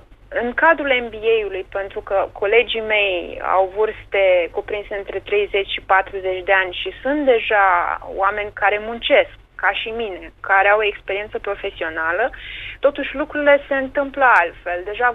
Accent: Bacău, Bacău County, Romania; Bacău, orașul meu natal

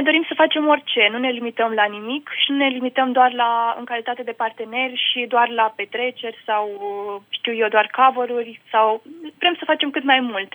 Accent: Moldavia, Romania; Am zis că dacă sunt moldoveancă, vreau să merg pe limba

